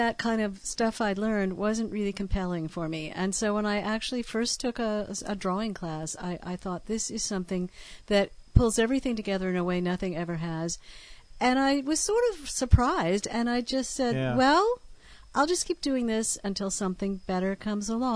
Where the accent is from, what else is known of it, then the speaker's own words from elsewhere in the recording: Germany; I grew up partly in Germany, so I have that sensibility of that in my childhood